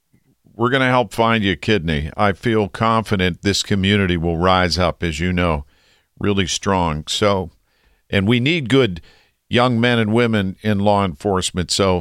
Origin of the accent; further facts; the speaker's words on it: Millville, Pennsylvania, United States; born there; You know, I was born in Millville.